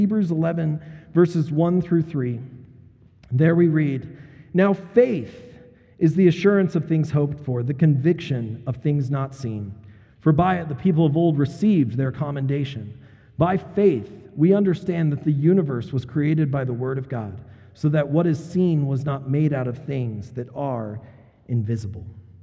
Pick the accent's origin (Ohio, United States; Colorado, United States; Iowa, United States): Colorado, United States; Boulder; I grew up in Boulder, so I know all about that, People's Republic of Boulder.